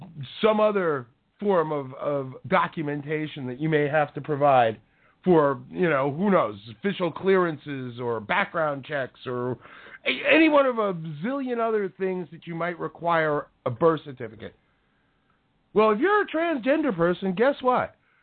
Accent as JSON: {"language": "English", "town": "Brooklyn", "region": "New York", "country": "United States", "tie": "born there", "also_born_or_lived": "Manhattan", "lives_now": "New Jersey, United States", "said": "But I was born in Brooklyn. Both sides of my family come from Brooklyn."}